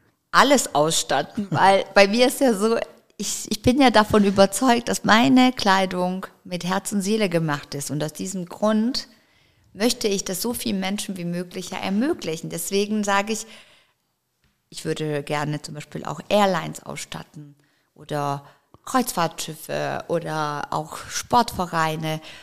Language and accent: German; Stuttgart, Baden-Württemberg, Germany; Da ist es natürlich mein Ursprung, meine Heimat und da hat ja auch alles irgendwo auch begonnen